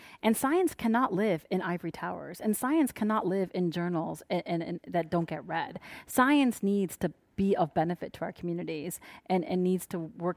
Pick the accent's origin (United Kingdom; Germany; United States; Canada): United Kingdom; Sheffield, Yorkshire and the Humber; born there; I was born in England, in Sheffield, England. My father was getting his PhD. He had a scholarship from Iraq, which is where my family is from.